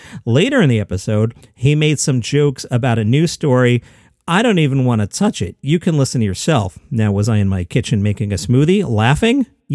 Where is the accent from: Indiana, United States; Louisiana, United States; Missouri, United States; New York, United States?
New York, United States; Queens; And I grew up in Queens, spent a lot of time in Long Island.